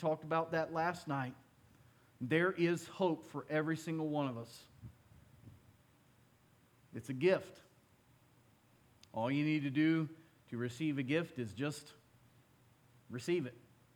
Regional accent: Florida, United States; I grew up in the South. I grew up in Northeast Florida, and there we have a lot of pine trees.

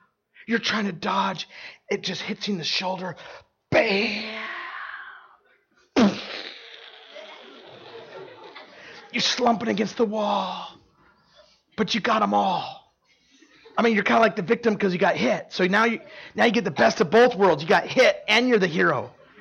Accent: Idaho, United States; I grew up in Idaho. And so it was actually a little bit easier, smaller states.

